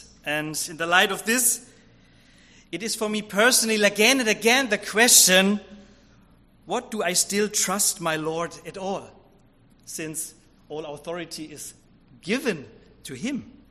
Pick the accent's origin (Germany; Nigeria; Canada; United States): Germany; So I'm from Germany. I come from Germany.